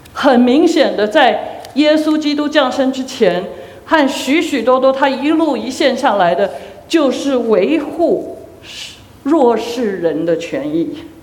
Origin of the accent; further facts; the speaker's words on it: China; 我们中国人，我小的时候第一个对公义的印象是